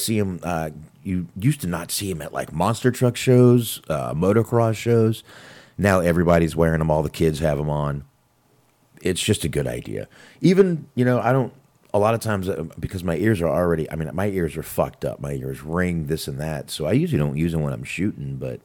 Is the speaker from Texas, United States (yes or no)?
yes; Texas, United States; Just because I'm from Texas, I'm supposed to play a Texas band?